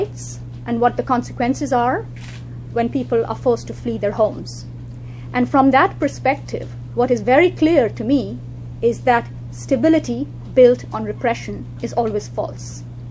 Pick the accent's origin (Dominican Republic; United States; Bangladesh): Bangladesh; English is a second language; I come from Bangladesh, a country which is very poor, a country which is racked with political violence.